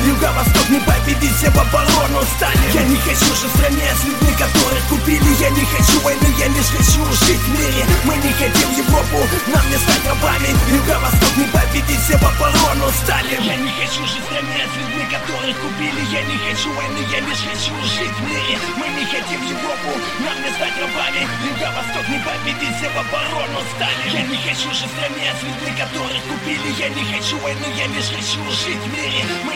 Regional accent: Donbas, Ukraine; Я с Донбасса, это город из нации

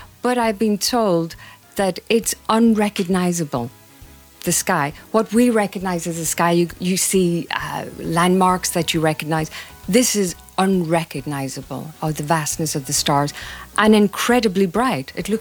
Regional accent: County Donegal, Ireland; first language Irish; English is a second language; I was brought up in the northwest of Ireland in County Donegal in a very rural area, speaking Gaelic as my first language.

